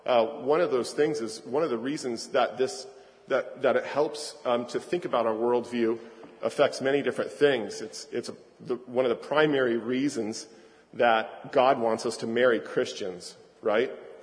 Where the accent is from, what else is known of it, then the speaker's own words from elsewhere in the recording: Arizona, United States; born there; I was born in Arizona